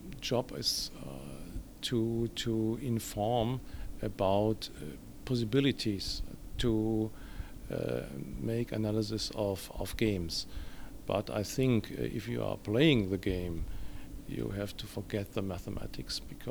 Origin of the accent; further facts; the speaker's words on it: Germany; English is a second language; I'm coming from Germany.